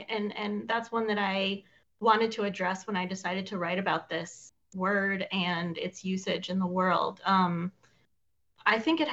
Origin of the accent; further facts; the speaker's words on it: Illinois, United States; I think growing up outside of Chicago, I probably heard it about cuisines which were just generally not American